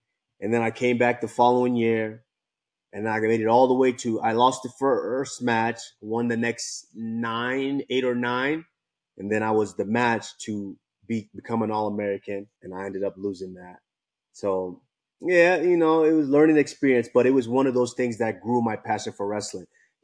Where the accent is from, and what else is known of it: Nigeria